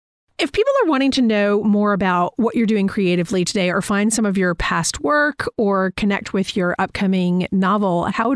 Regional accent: Atlanta, Georgia, United States; When I was growing up in Atlanta, it was a church

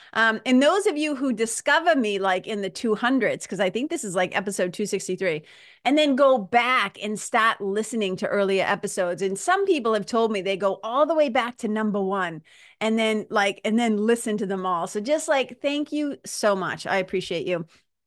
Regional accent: Lawrence, Massachusetts, United States; now in New Hampshire, United States; And I said, well, I live north of here. And she's like, yeah, but that accent. And I said, oh, I grew up in Mass.

